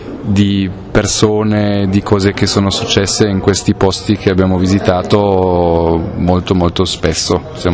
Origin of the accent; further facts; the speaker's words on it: Germany; Italian is a second language; now in Venice, Italy; Io sono tedesco invece.